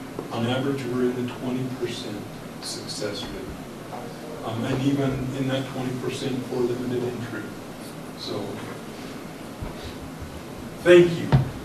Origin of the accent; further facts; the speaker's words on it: Roosevelt, United States; I am, personally, born and raised in Roosevelt. This is like home for me. And I grew up hunting the area here